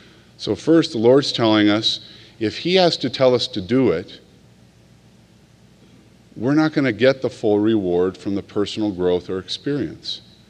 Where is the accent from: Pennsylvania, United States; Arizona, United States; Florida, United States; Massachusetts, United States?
Arizona, United States; Scottsdale; the Scottsdale Progress, where I grew up in Arizona